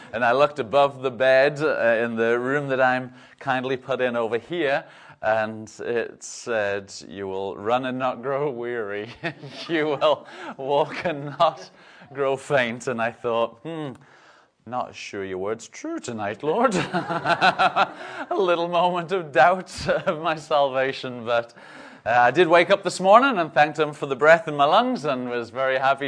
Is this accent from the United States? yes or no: no; England, United Kingdom; I'm from England.